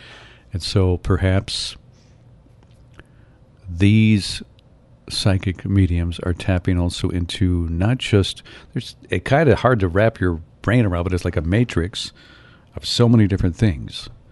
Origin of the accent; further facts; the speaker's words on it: Northern United States, United States; also born or lived in Mississippi; And we, I guess as a Northerner, I didn't have a lot of compassion for what they went through because I felt they were in the wrong.